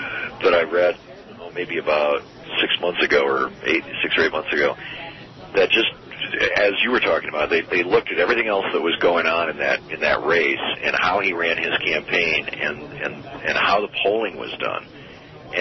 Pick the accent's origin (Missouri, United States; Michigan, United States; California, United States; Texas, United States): Michigan, United States; I grew up in Michigan, which has open primaries.